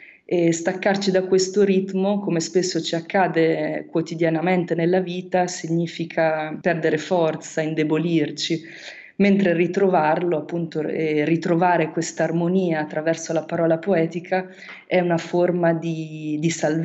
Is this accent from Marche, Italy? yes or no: yes; Marche, Italy; il profilo delle colline della mia terra, le Marche.